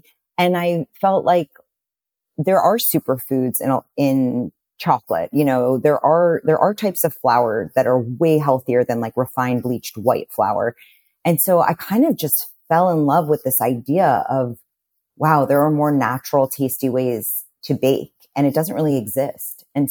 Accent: New York City, New York, United States; I grew up in New York City and, you know, around amazing food, you know, amazing high quality food all the time.

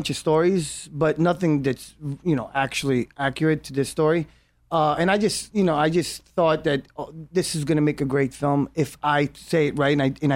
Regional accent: Brooklyn, New York, United States; also born or lived in Israel; So for me, because I was born in Israel, raised in Brooklyn, I found the character to be easy.

